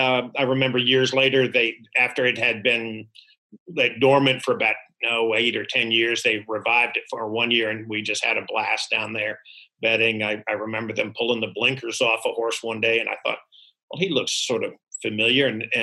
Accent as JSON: {"language": "English", "town": "Great Barrington", "region": "Massachusetts", "country": "United States", "tie": "born or raised there", "said": "I grew up in Massachusetts in Great Barrington, and we looked forward to the fair every year."}